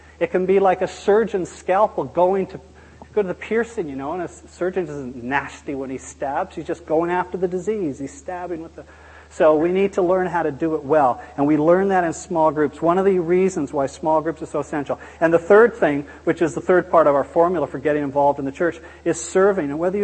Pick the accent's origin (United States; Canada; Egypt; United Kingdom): Canada; And I think perhaps being Canadian only makes it worse. We're so polite, you know, so unlike us to say, well, no, that's wrong.